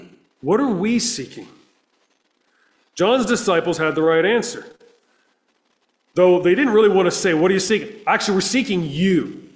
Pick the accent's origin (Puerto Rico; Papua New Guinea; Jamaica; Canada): Canada; Windsor, Ontario; I'm from Windsor. It's another, you know, armpit of Canada town.